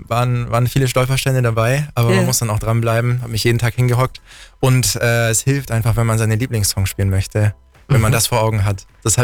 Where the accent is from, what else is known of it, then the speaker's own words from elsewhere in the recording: Sonthofen, Bavaria, Germany; also born or lived in Immenstadt; ich komme aus Sonthofen, bin in Immerstadt geboren. Also meine Eltern kommen aus Ostfriesland, deswegen Norddeutsch. Habe deswegen auch keinen Akzent. Ich bin 26 Jahre alt.